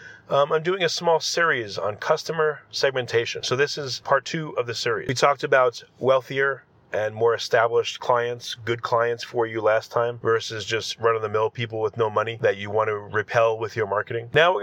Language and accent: English; New York, United States; Well, guess what? I'm from New York.